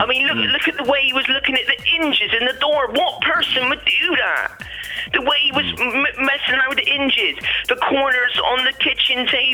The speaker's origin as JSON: {"language": "English", "town": "Bristol", "region": "South West England", "country": "United Kingdom", "said": "from Bristol."}